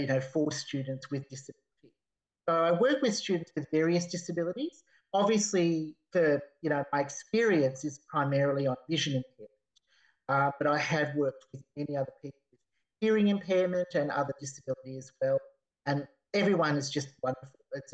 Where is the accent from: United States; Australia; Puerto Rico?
Australia; I ended up as an Australian volunteer. So the Australian government sends skilled volunteers overseas